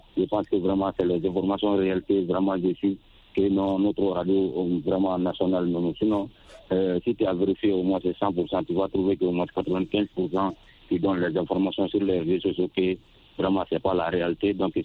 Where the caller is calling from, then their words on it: Sonikini, Mali; je vous appelle toujours dans mon village natal à Sonikini.